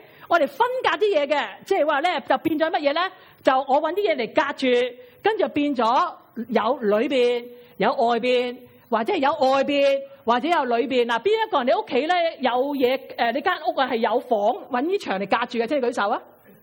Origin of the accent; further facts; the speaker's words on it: China; 我哋中国人叫自己人啦